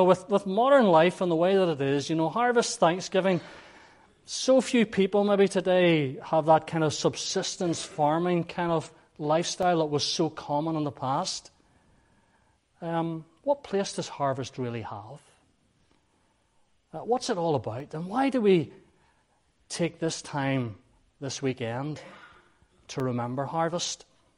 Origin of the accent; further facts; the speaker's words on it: Cavanaleck, Northern Ireland, United Kingdom; When I grew up in Cavanaleck. Where's that? You probably wonder. Way down by Fimal Town.